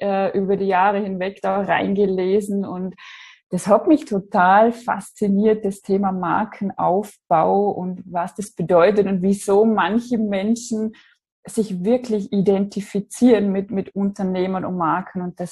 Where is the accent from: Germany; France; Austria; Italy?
Austria; Ich komme aus Österreich, wie man hört. Ich versuche jetzt ordentlich zu sprechen, so dass man mich versteht in allen deutschsprachigen Teilen hier.